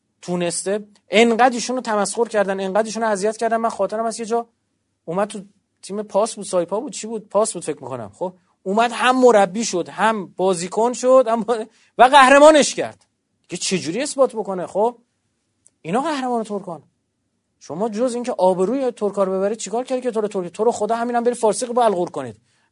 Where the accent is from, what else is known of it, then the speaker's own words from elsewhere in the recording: Iran; میگم به شما چه ربطی داره من کجایی؟ من ایرانیم